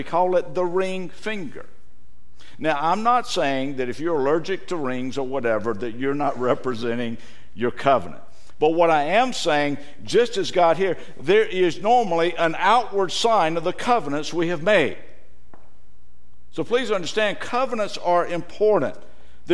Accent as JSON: {"language": "English", "region": "the South", "country": "United States", "said": "Look, I'm from the South."}